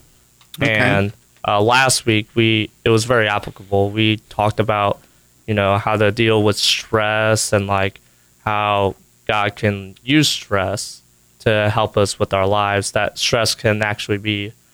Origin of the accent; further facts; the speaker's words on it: Clyde, Ohio, United States; I'm from Clyde, Ohio.